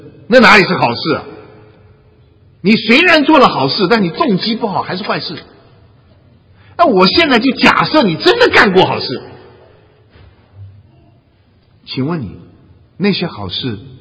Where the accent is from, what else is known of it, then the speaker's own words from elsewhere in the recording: China; 我们中国人的传统说怎么办你知道吗？中国人的传统说将功赎罪